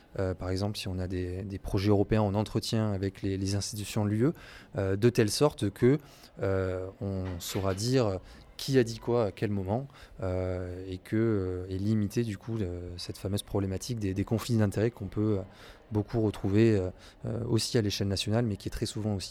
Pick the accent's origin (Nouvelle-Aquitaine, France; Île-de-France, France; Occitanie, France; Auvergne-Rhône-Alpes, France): Occitanie, France; Toulouse; Alors moi, très clairement, donc je suis toulousain, donc je suis un peu aussi tombé dans le spatial quand j'étais petit